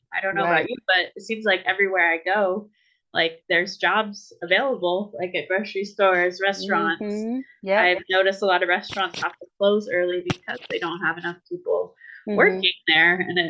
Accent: Tacoma, Washington, United States; also born or lived in Federal Way; I was born in Tacoma General. You know, I lived in Federal Way, in between Federal Way and Tacoma my whole life

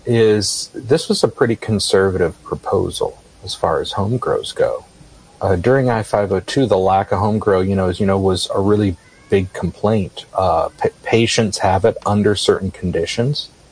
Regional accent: Missouri, United States; And places like my home state of Missouri just voted to legalize.

